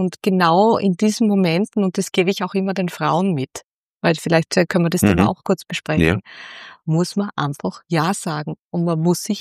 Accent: Styria, Austria; Ich komme ja aus der Südoststeiermark, die sehr christlich geprägt ist und sehr konservativ geprägt ist.

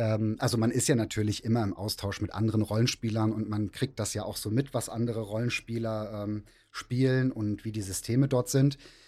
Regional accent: Rhineland, Germany; ich bin 40 Jahre alt, ich komme aus dem Rheinland

